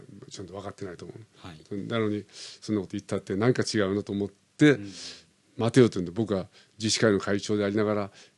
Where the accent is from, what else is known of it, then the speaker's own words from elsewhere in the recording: Osaka, Japan; moved away as an adult; now in Tokyo, Japan; その後だから高校までは大阪で行って、まあ、大学でちょっとこちらの音大に来てしまったから、それからもう東京になっちゃったんだけどね